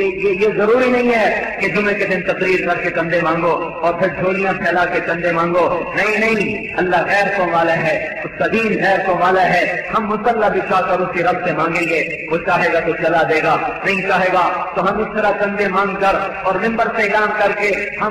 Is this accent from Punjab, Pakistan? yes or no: yes; Tulamba, Punjab, Pakistan; تلمبے والوں سے جھوٹ نہیں بول سکتا کہ میں تم میں سے ہوں، تم مجھ میں سے ہو، میں تمہاری مٹی سے پیدا ہوا ہوں، تم میری مٹی سے پیدا ہوئے ہو، میرا تمہارا خمیر اس مٹی سے نکلا ہے، ہم اس دھرتی کے، میں نے اسی مدرسے میں پڑھا ہے.